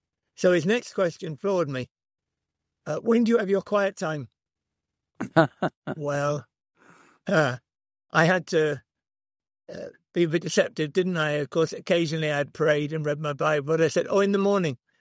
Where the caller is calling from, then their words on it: Liverpool, North West England, United Kingdom; I should say that I'm speaking from Liverpool in United Kingdom.